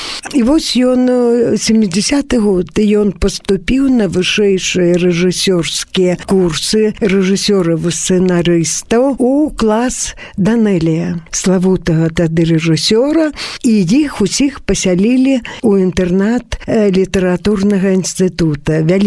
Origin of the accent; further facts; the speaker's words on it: Byaroza, Brest Region, Belarus; Я кажу: «Ну, родам з Берасцейскай вобласці, з Брэшчыны». «А, так і я ж з Брэшчынскай вобласці. Адкуль? З якога месца?» Я кажу: «З Бярозы».